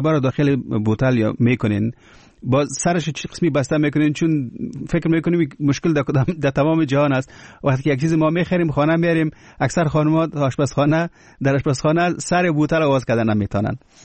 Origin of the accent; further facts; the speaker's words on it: Kabul, Afghanistan; زه اصل کې د کابل یم